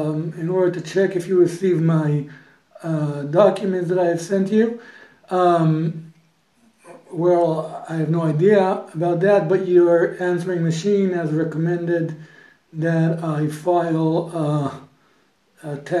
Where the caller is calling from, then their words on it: Israel; My number is +972 for Israel. I'm calling from Israel.